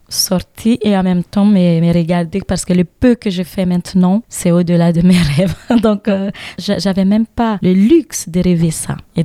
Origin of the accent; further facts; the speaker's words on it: Nîmes, Occitanie, France; Pourquoi pas chanter chez moi à Nîmes.